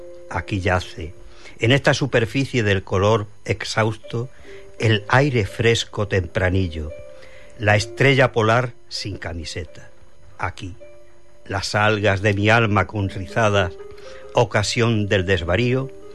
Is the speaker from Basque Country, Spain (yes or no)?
no; Almonaster la Real, Andalusia, Spain; born there; Pero yo nací en La Canaleja, que es una pequeña aldea de Almonaster, de las 14 que componen el territorio de Almonaster La Real.